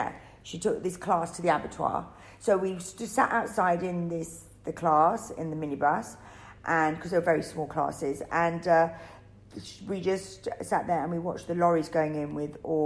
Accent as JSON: {"language": "English", "country": "Guernsey", "tie": "born or raised there", "said": "Okay, so I was born in Guernsey. Mm-hmm. I was born, brought up there, which was quite amazing."}